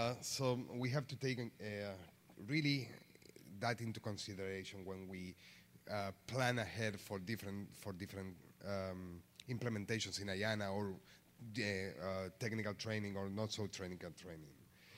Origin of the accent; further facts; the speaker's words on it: Argentina; because I'm from Argentina and I work in this particular region.